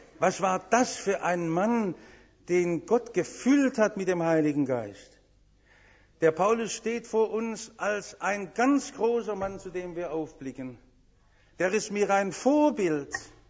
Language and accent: German; Stuttgart, Baden-Württemberg, Germany